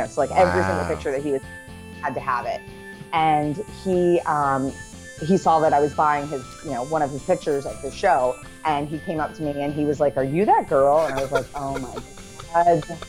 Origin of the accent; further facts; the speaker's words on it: Florida, United States; also born or lived in Midlothian, Virginia; I moved from Florida to a little town in Virginia in the middle of nowhere called Midlothian, Virginia. And coming from Florida, you know, down here where I'm at now, it's hot, it's sunny.